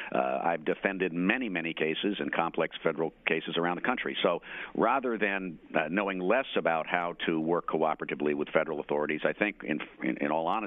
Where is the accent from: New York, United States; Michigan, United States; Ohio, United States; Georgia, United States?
New York, United States; New York City; I am a New Yorker, was born here. My family, to the extent it matters, has been here for generations.